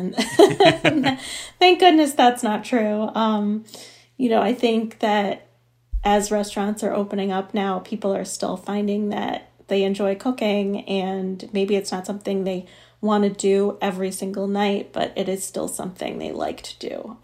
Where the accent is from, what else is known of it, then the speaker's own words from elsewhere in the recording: Chicago, Illinois, United States; I grew up in outside of Chicago, so the Midwest.